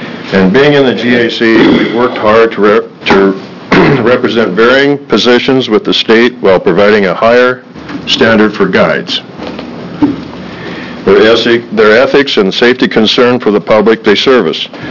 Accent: Crescent City, California, United States; now in Oregon, United States; I grew up in Crescent City, and I moved to Oregon in 1990.

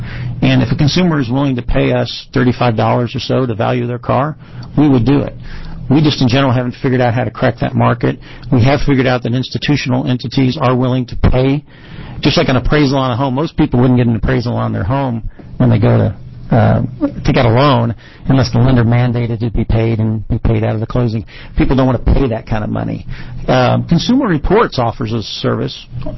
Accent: Kansas, United States; That's Missouri. I'm from Kansas.

